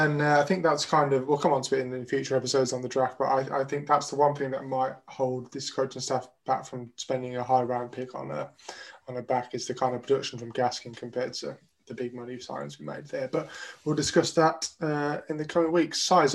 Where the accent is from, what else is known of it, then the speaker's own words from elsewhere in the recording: United Kingdom; as a Brit fan if we can get over there with COVID and stuff